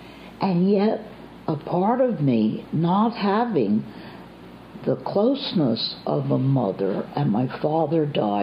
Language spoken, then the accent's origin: English; Philadelphia, Pennsylvania, United States; born there; I was born in Philadelphia.